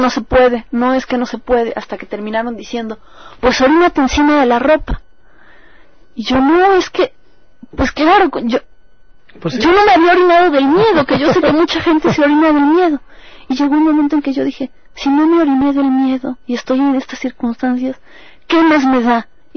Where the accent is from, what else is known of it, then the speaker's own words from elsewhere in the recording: Mexico; Después dije soy mexicana, pero no me dejaban. Ellos decían por mi tono de voz, es pastusa. No, no, decía otro, es paisa. No, es ecuatoriana.